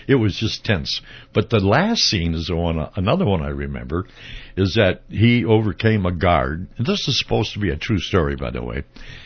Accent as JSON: {"language": "English", "town": "St. Paul", "region": "Minnesota", "country": "United States", "said": "But I'm from St. Paul, and so that murder of his wife in Highland Park was, you know, big deal."}